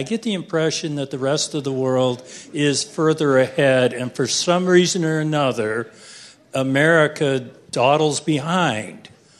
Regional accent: Royal Oak, Michigan, United States; I'm from Royal Oak.

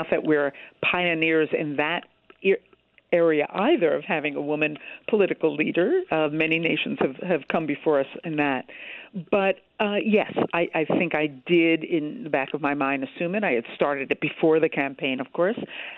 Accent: United States; Well, I realized as an American woman that I didn't know how women had won the vote.

